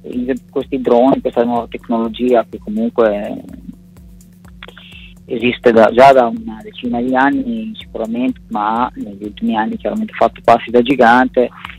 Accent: Emilia-Romagna, Italy; soprattutto dalle mie parti nella provincia di Modena

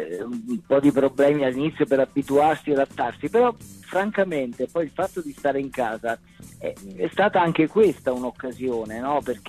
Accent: Agropoli, Campania, Italy; accent: Cilentan dialect; Io sono di Agropoli, in provincia di Salerno, quindi dialetto campano, dialetto cilentano in questo caso

